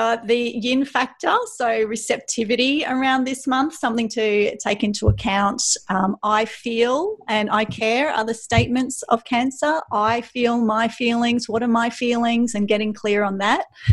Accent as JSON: {"language": "English", "country": "Australia", "said": "And because I'm Australian, I always think"}